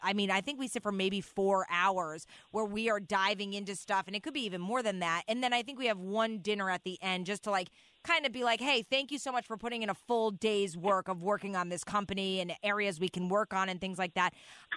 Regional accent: Fairfield, United States; So I grew up in Fairfield, and Holiday Hill was a very popular place to bring middle schoolers, like an end of year trip.

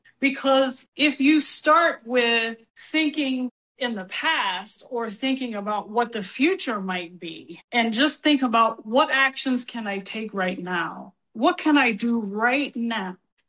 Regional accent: West Virginia, United States; Because I grew up in West Virginia on a farm. Yeah, I was a farm girl. Not that we didn't dress up, but it was more about, you know, life on the farm and the hills of West Virginia.

